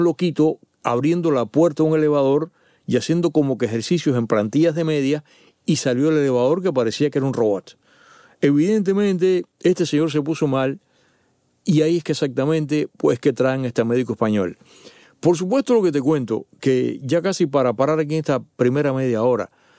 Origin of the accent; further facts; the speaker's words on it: Cuba; yo tengo que decir como ciudadano cubano que a mí me molestó el tono